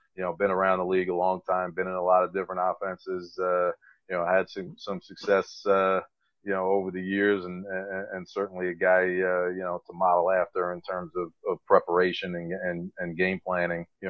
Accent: New York, United States; As a New Yorker, you feel very comfortable and at home in South Florida environment.

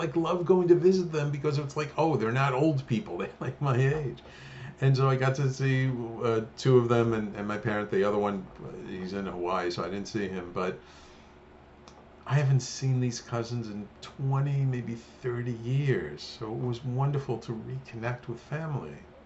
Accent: Australia; We saw the picture of the two of you holding a koala and we're from Australia and we thought these are the perfect people for us.

